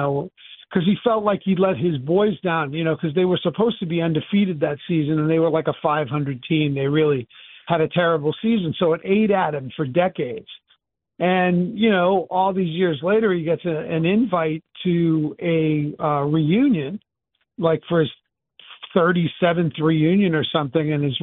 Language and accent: English; Boston, Massachusetts, United States; I grew up in Boston, so I played three sports during the year.